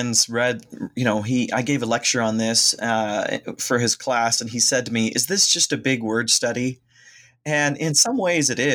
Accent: Ohio, United States; So actually, I come from Northern Ohio, born and raised, and I went to seminary at Gordon-Conwell in the Boston area.

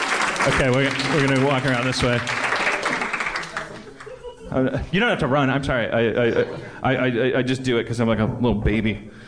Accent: Puerto Rico; when I was growing up in Puerto Rico

